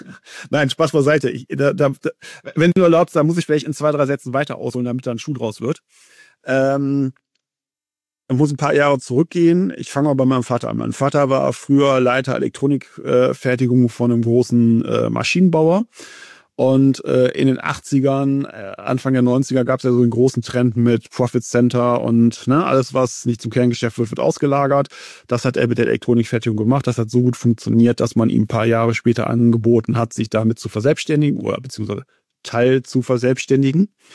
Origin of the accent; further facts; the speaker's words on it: Mönchengladbach, North Rhine-Westphalia, Germany; born there; now in Meppen, Germany; bin 42 Jahre, zwei Kinder, wohnen im wunderschönen Meppen. Muss dazu sagen, ich bin ein zugezogener Meppener, gebürtiger Mönchengladbacher. Aber der Familie wegen dann nach Meppen gezogen.